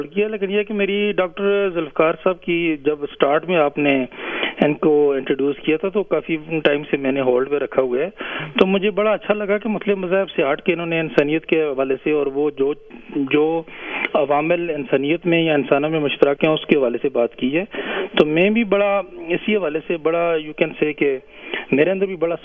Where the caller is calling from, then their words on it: Abbottabad, Khyber Pakhtunkhwa, Pakistan; میں ابٹ آباد سے بول رہا ہوں